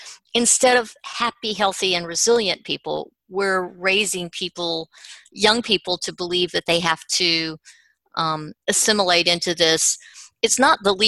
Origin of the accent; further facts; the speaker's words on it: the South, United States; I've told y'all I'm from the South, so I have to tell stories.